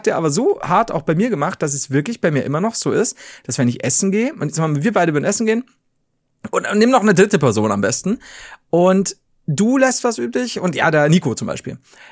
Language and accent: German; Bavaria, Germany; Weil ich meine, das haben wir als Europäer nicht so drin. Ja, als Bayern, als Deutsche nicht so drin.